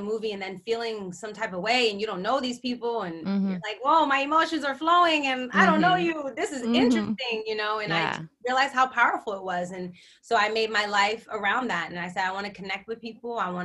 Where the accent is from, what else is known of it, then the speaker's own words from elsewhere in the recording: Berlin, Germany; I'm from Berlin, Germany originally. I was born and raised there. Yes, I have dual citizenship. Yes, I can speak German. No, I'm not an army kid.